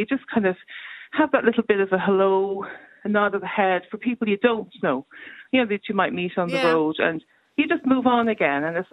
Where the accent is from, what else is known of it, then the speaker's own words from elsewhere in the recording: Dublin, Leinster, Ireland; now in Tipperary, Ireland; I'm living in Tipperary and I came from Dublin and I was a young mother